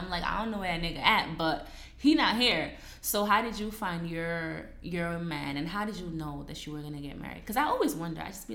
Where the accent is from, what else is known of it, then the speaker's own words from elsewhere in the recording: Guinea; I'm from Guinea. It's a huge thing for us.